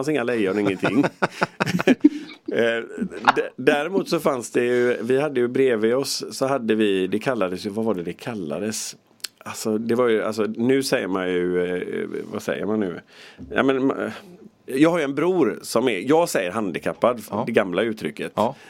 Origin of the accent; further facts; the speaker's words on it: Gothenburg, Västra Götaland County, Sweden; jag är uppvuxen på Hisingen i Göteborg. Det är ju rätt roligt alltså. Det står Biskopsgården i mitt pass som födelseort. Mina föräldrar bodde där ett kort tag när jag föddes.